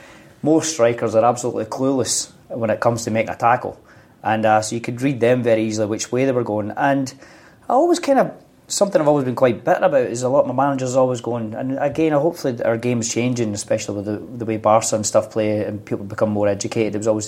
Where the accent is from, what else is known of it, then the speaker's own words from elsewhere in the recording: Scotland, United Kingdom; I suppose being a young boy growing up in Scotland